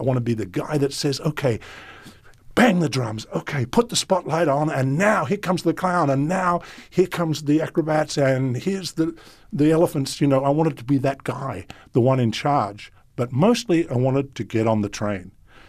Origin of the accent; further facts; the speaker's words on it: Australia; it's also growing up in Australia and watching some of the divisions there.